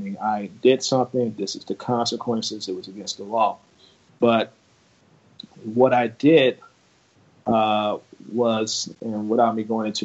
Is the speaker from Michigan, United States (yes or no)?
no; Chicago, Illinois, United States; And even I was one of the kids growing up in Chicago.